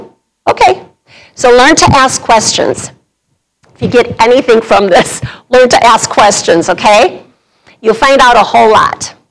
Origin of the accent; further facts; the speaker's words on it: Bloomington, Minnesota, United States; And I was from Bloomington, Minnesota, so I was a suburbanite girl